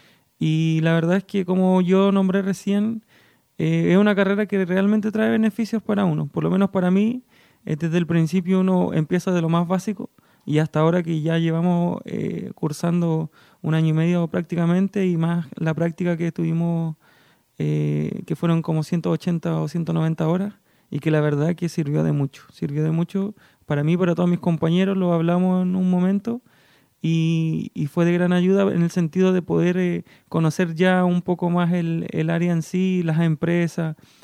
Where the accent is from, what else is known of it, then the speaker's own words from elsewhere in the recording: Puerto Montt, Los Lagos, Chile; Bueno, la verdad es que yo, ¿de dónde vengo? Soy de acá, de Puerto Montt.